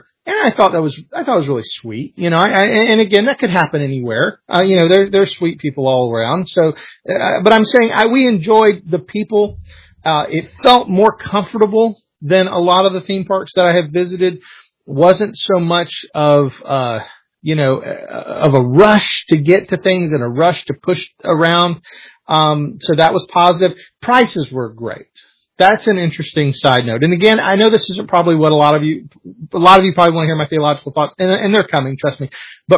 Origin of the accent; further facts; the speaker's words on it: Florida, United States; I am from Florida. This is the patron state of theme parks.